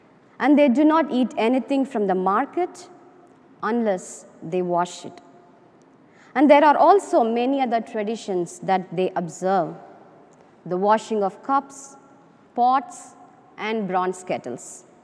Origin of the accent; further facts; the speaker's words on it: India; And as you might know, I'm from India. And in India, mostly people prefer to eat with hands, eat using fingers.